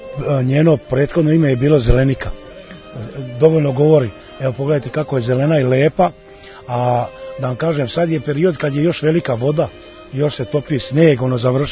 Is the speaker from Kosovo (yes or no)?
no; Loznica, Mačva District, Serbia; Gledaj, ja sam iz Loznice